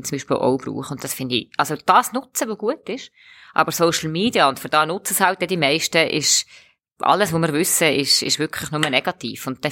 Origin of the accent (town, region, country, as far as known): Switzerland